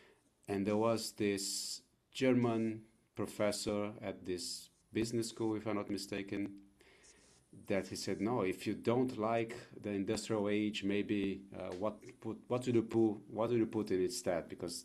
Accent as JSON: {"language": "English", "country": "Brazil", "said": "I'm coming from Brazil, and my base, my work base and my heart here in Brazil is in the region of the Atlantic Forest."}